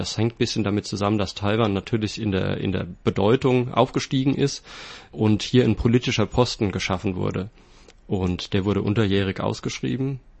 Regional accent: Mainz, Rhineland-Palatinate, Germany; Ich komme ursprünglich aus Mainz am Rhein

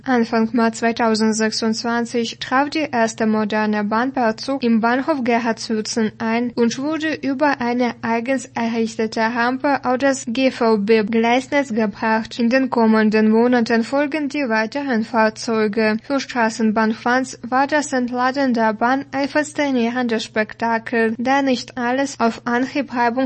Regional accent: Gera, Thuringia, Germany; so auch in meiner Heimatstadt Gera.

